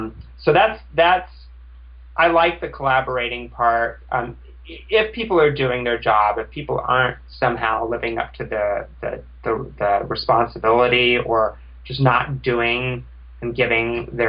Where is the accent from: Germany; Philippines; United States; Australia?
United States; Houston, Texas; born there; also born or lived in Ohio; Well, I was born in Houston, Texas.